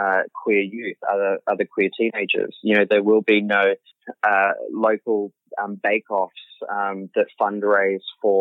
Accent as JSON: {"language": "English", "town": "Brisbane", "region": "Queensland", "country": "Australia", "tie": "born or raised there", "said": "I mean, I grew up in Brisbane"}